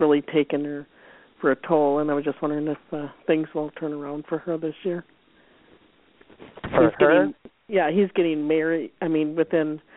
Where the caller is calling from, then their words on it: Minneapolis, Minnesota, United States; from Minneapolis, Minnesota.